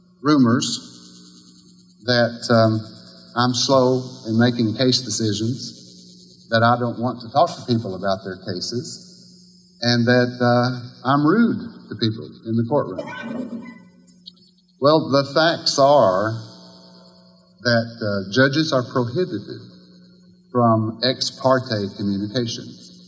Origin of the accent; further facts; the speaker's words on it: Kentucky, United States; I was born and raised in Wolf County. I graduated from Wolf County High School.